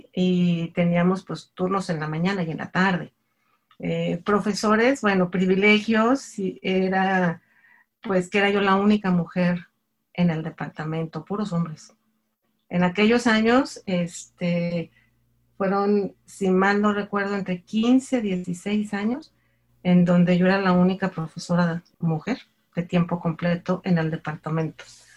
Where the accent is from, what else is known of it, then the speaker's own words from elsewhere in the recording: Monterrey, Nuevo León, Mexico; born there; now in Aguascalientes, Mexico; Yo nací en Monterrey, Nuevo León, soy regia, pero me considero más hidrocálida porque ya tengo aquí 38 años.